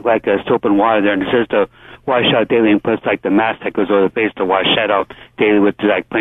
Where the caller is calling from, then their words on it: Santa Cruz, California, United States; I'm calling from Santa Cruz, California.